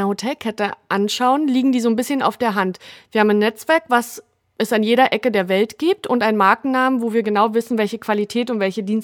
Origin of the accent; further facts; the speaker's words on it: Switzerland; Und was geschah 1909 noch bei uns in der Schweiz, in Europa?